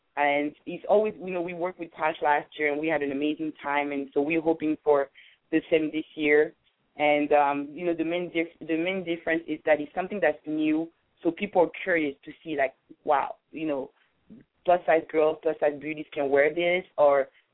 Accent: Paris, Île-de-France, France; I'm from Paris, and I know that in France

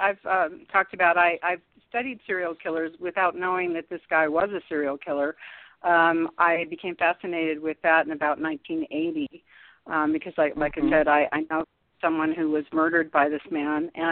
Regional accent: Sacramento, California, United States; were so familiar to me where I grew up and in Sacramento. And I used to walk all over Sacramento

